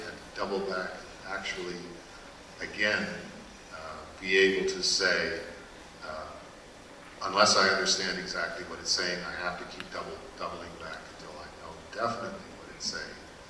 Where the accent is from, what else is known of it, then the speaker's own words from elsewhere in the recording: Canada; to use a hockey analogy as a Canadian, we're in the last minute of the third period.